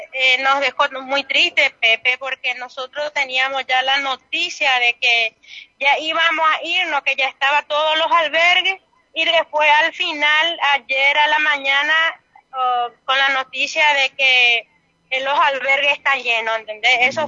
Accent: Ayolas, Misiones, Paraguay; Yo soy del Barrio Sirena y vine para verle a mi hija acá en la Argentina un rato nada más y me quedé varada.

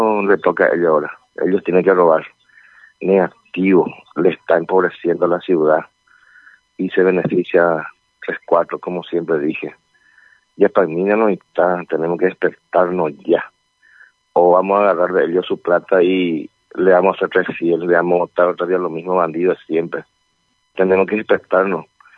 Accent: Paraguay; Duele como paraguayo, como comerciante, duele realmente como paraguayos que somos

